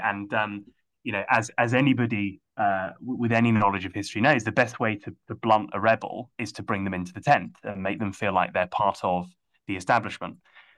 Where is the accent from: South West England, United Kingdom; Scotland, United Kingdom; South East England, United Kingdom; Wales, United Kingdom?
Wales, United Kingdom; as a Welshman myself